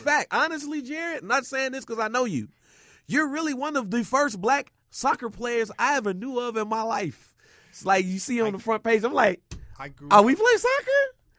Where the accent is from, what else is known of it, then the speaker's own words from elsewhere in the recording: Chicago, Illinois, United States; Because growing up on the west side of Chicago, where I grew up on Chicago Avenue in Laramie